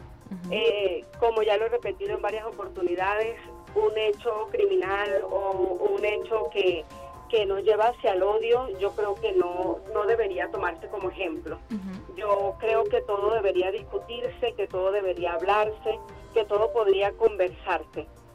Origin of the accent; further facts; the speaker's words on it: Venezuela; Y bueno, es algo muy reflexivo para nosotros como venezolanos